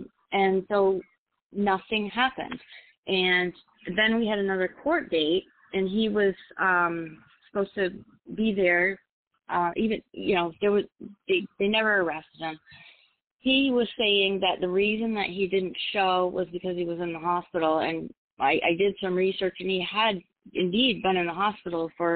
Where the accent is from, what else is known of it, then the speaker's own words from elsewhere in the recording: Maine, United States; now in Connecticut, United States; Connecticut, where I live now, but I'm originally from Maine, and he's from Maine, and we were in Maine a lot visiting family and stuff.